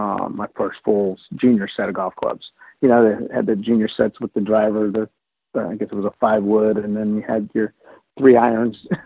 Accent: Las Vegas, Nevada, United States; Well, yeah, growing up in Las Vegas, I played, I played all the sports as a kid.

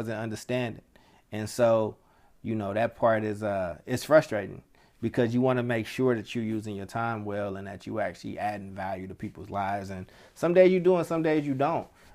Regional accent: Kentucky, United States; now in California, United States; when I moved to California from Kentucky, my accent was so thick, I had to relearn how to speak

